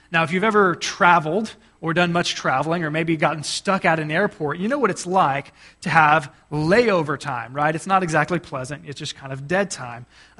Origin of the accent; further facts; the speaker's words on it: Texas, United States; I had the great privilege of traveling to my home state of Texas